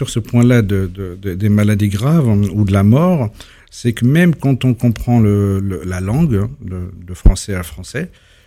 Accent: Algeria; first language Kabyle; French is a second language; Moi, je suis de langue maternelle kabyle, donc ma langue maternelle est considérée comme dialecte.

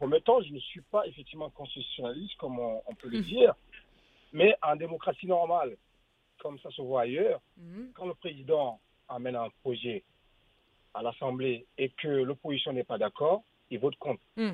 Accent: Togo; je ne suis pas béninois pour vous dire, je suis togolais

